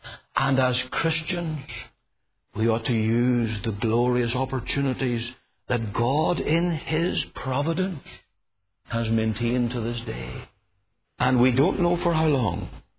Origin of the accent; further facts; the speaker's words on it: Canada; Do not be ashamed of being a Canadian. I'm not ashamed of being a Canadian.